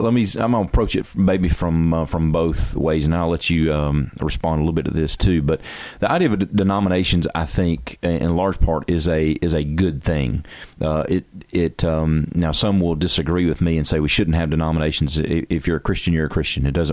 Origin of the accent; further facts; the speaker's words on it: United States; And I'm an American.